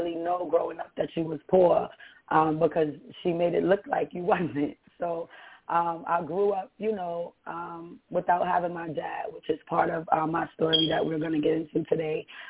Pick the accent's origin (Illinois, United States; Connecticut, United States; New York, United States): New York, United States; Bronx; I grew up in Bronx, New York City. I was born and raised in New York. And growing up, you know, it was a life of poverty.